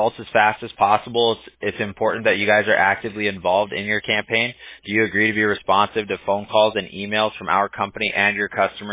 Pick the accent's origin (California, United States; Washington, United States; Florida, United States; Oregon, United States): California, United States; Huntington Beach; My brother's we're from Huntington Beach originally, but he's like a vet.